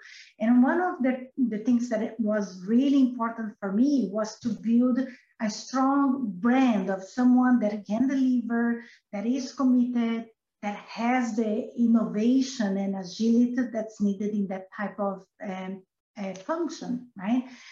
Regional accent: Brazil; English is a second language; And as you can see by my accent, I am Brazilian, right? So I'm a Latin girl

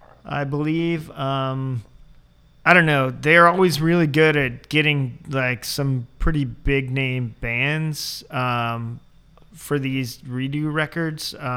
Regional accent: Youngstown, Ohio, United States; We played my hometown. Youngstown, Ohio.

